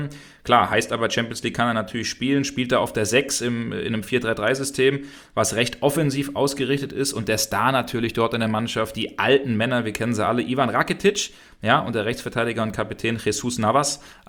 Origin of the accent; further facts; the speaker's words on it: Hesse, Germany; Ich bin doch ein alter Hesse. Aber wenn man das vielleicht so manchmal noch raushört, wenn ich ein bisschen zu schnell spreche.